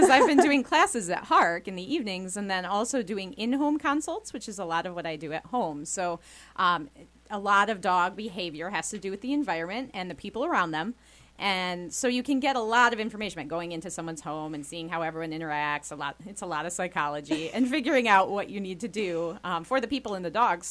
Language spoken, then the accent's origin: English; Traverse City, Michigan, United States; I'm from Michigan, northern Michigan. It's the Lower Peninsula, little town called Traverse City. Bigger than here, but not a big city by any means.